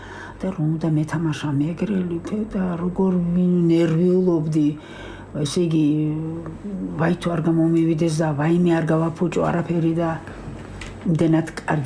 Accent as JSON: {"language": "Georgian", "region": "Imereti", "country": "Georgia", "said": "მე გაქანებული იმერელი ვარ."}